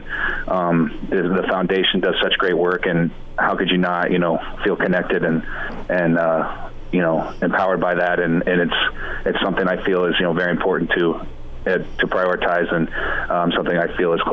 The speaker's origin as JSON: {"language": "English", "town": "Elkhorn", "region": "Nebraska", "country": "United States", "tie": "born or raised there", "also_born_or_lived": "Omaha", "moved": "yes", "said": "Yeah, like you said, I was born in Omaha, moved out to Elkhorn when I was six, but we've been going to games since I was a kid, and it was a family event for us."}